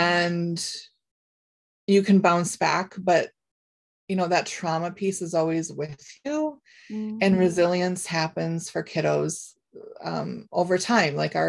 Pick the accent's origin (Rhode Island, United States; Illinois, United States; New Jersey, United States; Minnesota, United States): Minnesota, United States; now in Wisconsin, United States; and I come to you from the state of Wisconsin. I'm a transplant from Minnesota